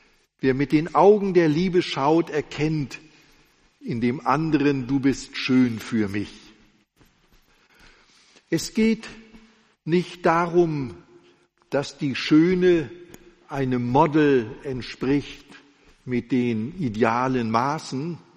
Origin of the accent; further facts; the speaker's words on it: Rostock, Mecklenburg-Vorpommern, Germany; in Rostock gab es über dem Altar ein ganz großes Dreieck